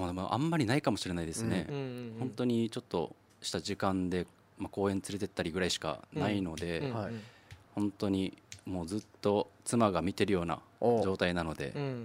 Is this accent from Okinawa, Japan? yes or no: yes; Naha, Okinawa, Japan; also born or lived in Osaka; で、はい、私は、那覇市首里で育ち、はい、大学の方に、うん、大学は大阪の方に、